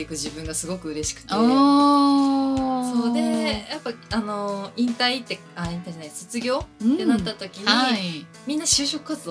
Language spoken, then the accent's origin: Japanese; Ageo, Saitama, Japan; まあ実家に埼玉なんですけど、埼玉の上尾市出身なんですけども、